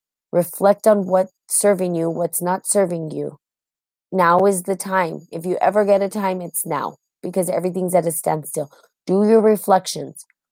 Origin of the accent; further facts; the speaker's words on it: United States; I am from America.